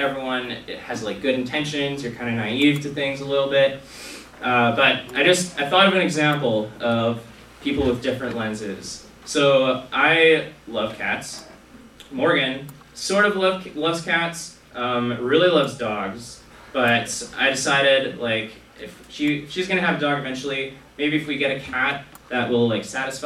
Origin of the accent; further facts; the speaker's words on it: Langley, British Columbia, Canada; I'm actually from Langley, which is, like, quite a big, well, compared to this, it's quite a big city.